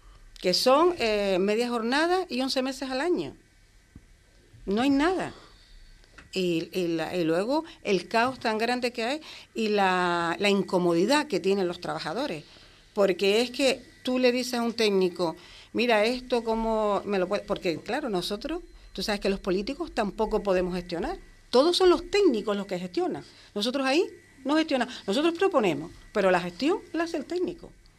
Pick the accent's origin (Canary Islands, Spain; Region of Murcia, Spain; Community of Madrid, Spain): Canary Islands, Spain; Antigua; más por mi pueblo de Antigua.